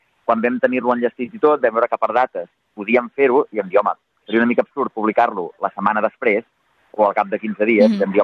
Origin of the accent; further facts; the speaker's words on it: Catalonia, Spain; jo sóc català, diguem, de tota la vida